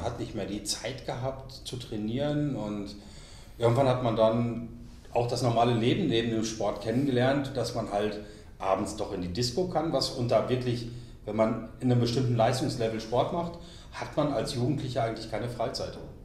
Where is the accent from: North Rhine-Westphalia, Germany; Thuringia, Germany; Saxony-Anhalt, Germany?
North Rhine-Westphalia, Germany; Dortmund; Jetzt bin ich natürlich gebürtiger Westfaler, also ich komme ursprünglich aus Dortmund, bin nach Franken gezogen.